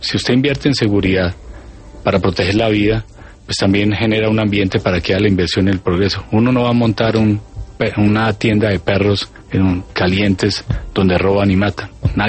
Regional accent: Colombia; yo soy colombiano dispuesto a servir.

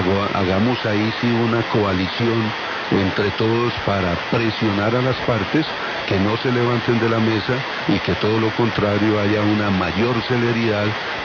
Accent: Colombia; como ciudadano colombiano, como concejal de Bogotá

